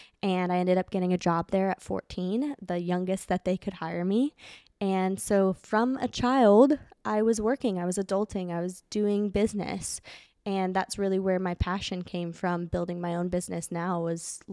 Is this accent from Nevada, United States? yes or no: yes; Las Vegas, Nevada, United States; So I grew up in Las Vegas, Nevada.